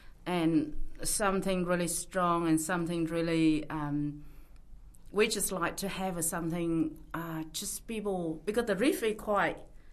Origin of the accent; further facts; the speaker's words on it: Christchurch, Canterbury, New Zealand; And we're from Christchurch, and we just took that risk